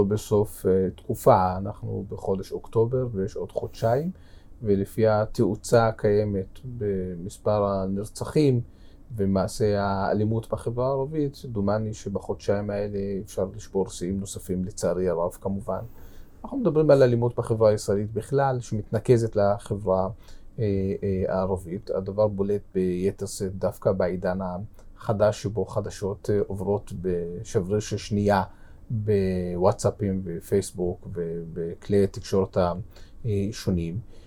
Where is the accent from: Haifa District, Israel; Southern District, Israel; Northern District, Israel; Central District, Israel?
Haifa District, Israel; Haifa; אני מגיע מחיפה